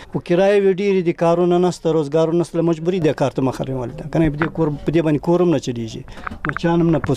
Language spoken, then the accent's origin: Pashto; Ghazni, Afghanistan; also born or lived in Saudi Arabia; now in Kabul, Afghanistan; د غزنی دی ولایت یم. کابل کې اوس 15 کاله کیږي زه له سعودي راغلی یم. مخکې په سعودي کې وم، دلته راغلی یم تقریبا 6 کاله کیږي.